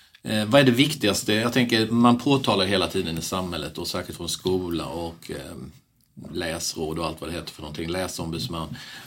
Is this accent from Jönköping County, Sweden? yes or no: yes; Värnamo, Jönköping County, Sweden; mina kompisar hemma i Värnamo, småländska Värnamo